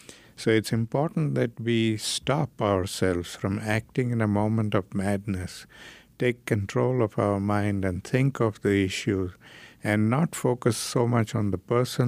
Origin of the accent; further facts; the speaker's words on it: South Africa; I grew up in South Africa, where I suffered a lot of prejudice because of the color of my skin.